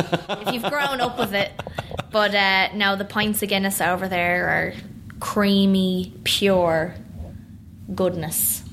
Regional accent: New York, United States; born there; Yeah, I was born in the Bronx.

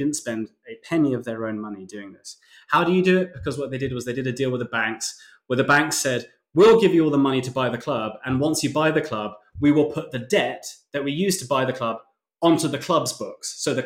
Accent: United Kingdom; because obviously I'm British and I can't reveal that information

